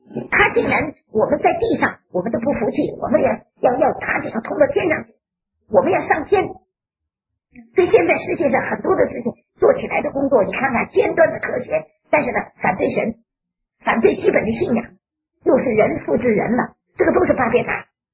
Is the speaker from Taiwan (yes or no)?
no; Fujian, China; 你看他跟我都是福建人，谁也不懂谁的话。我是闽南的，他是福州的